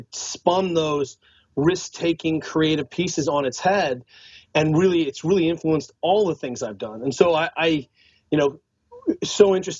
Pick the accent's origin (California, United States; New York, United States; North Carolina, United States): California, United States; Well, I'm from Northern California. I went to school in Boulder